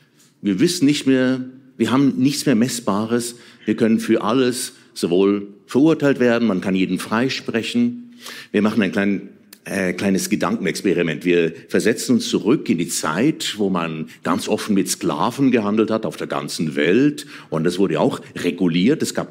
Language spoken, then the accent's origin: German; Bern, Switzerland; born there; Ich bin in Bern geboren, der Hauptstadt der Schweiz.